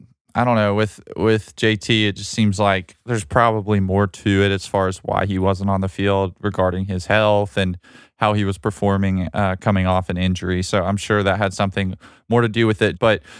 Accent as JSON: {"language": "English", "town": "Birmingham", "region": "Alabama", "country": "United States", "tie": "born or raised there", "said": "coming at you from my hometown of Birmingham, Alabama"}